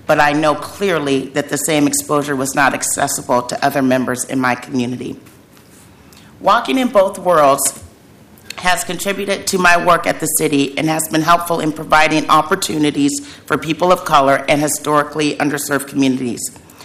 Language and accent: English; Portland, Oregon, United States; I grew up in Northeast Portland. My father, Big John, owned a barbershop called The House of Style on Union Avenue